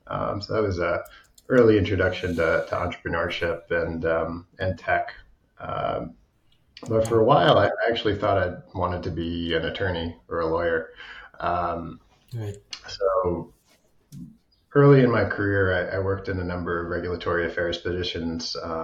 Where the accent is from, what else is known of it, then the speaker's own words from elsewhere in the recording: Maine, United States; So I grew up in Maine